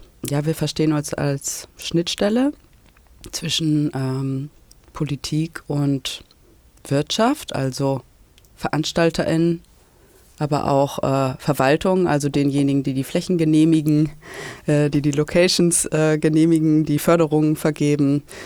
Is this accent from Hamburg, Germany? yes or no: yes; Hamburg, Germany; Als ich dann für längere Zeit mal wieder in Hamburg war, meine Heimatstadt